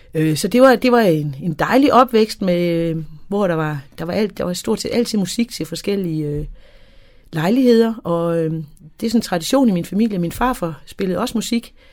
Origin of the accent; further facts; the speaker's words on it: Schleswig, Schleswig-Holstein, Germany; da jeg gik i skole på Slesvig i skole, der gik jeg mine første 5 år i skole